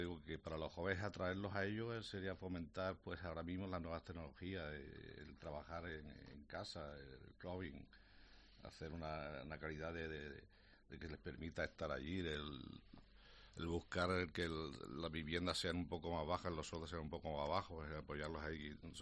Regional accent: Torre Cardela, Andalusia, Spain; para mí hablar de mi pueblo, como he dicho antes, se me llena la boca, ¿no?

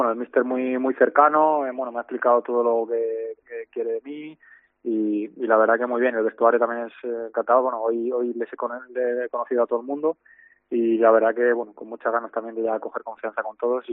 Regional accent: Torrejón de Ardoz, Community of Madrid, Spain; con un equipo de allí de donde soy yo, de Torrejón de Ardoz

